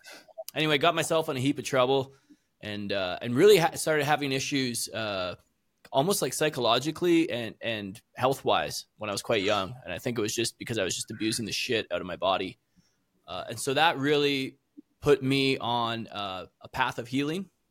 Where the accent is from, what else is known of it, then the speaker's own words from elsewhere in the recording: Canada; I'm originally from Canada